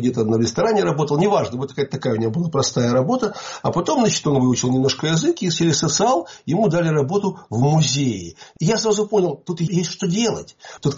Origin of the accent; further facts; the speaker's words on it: Ukraine; Сегодня надо все-таки сказать, что я из Украины.